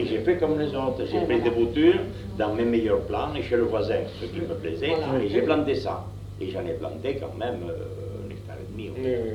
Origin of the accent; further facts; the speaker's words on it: Villac, Nouvelle-Aquitaine, France; mais moi je suis de Villac, est-ce que Villac? Villac est appellation.